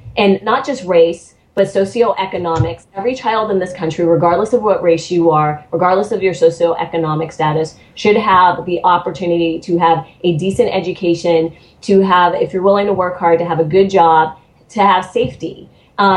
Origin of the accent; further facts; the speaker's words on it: United States; born there; I was born in America, and I was born in America during this time, because I literally am kind of the first generation to be born outside of Jim Crow